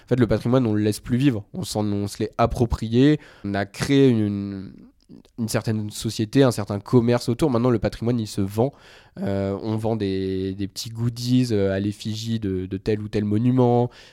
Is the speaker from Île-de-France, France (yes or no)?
no; Brest, Brittany, France; Moi, je suis né dans cette région. J'ai grandi à Brest. D'ailleurs, je dis Brest. C'est l'accent de là-bas. C'est Brest. Moi, j'ai vraiment un amour pour la Bretagne. J'ai grandi, en fait, immergé dans la culture bretonne. Dans le Léon